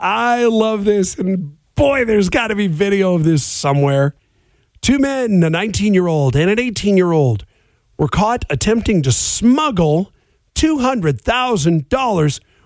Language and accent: English; Washington, United States; And this is a problem for people in my home state of Washington.